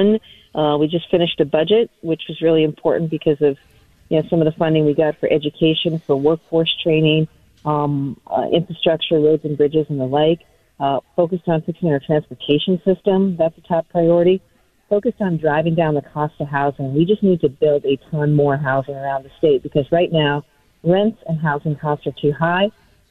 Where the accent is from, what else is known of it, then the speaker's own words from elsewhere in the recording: New Hampshire, United States; You know, I grew up in New Hampshire, great place to live, but also you don't have access to all the things that we have access to here in Massachusetts